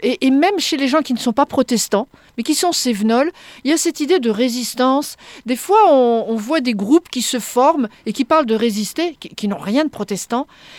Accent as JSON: {"language": "French", "region": "Grand Est", "country": "France", "tie": "born there", "said": "Je suis protestante Cévenol. Je suis née catholique dans la Champagne, mais je suis protestante Cévenol."}